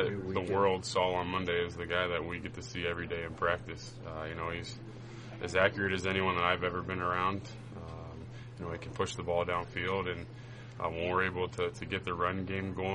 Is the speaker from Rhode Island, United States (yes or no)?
no; Cincinnati, Ohio, United States; You know, growing up in Cincinnati, the Bengals-Steelers rivalry is one that I grew up watching.